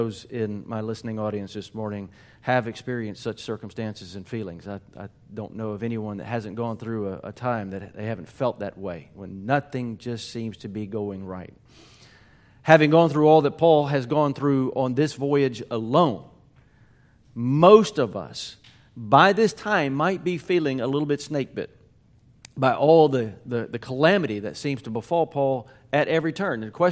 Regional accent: Mississippi, United States; Me growing up in South Mississippi, I would hear often

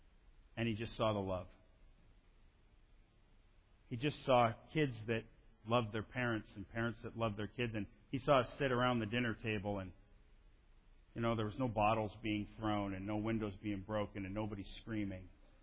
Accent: Missoula, Montana, United States; And I grew up in Missoula, Montana.

